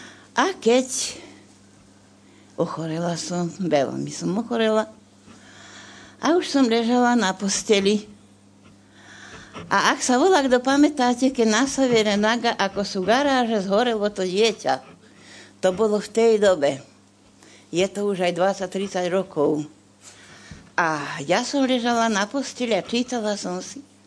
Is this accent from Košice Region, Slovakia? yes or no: no; Martin, Žilina Region, Slovakia; Ja som z Martina